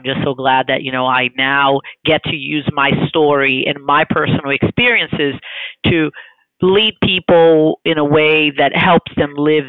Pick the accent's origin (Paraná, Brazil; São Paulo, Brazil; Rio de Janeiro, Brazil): Rio de Janeiro, Brazil; No, I actually grew up in Brazil. I'm from Rio.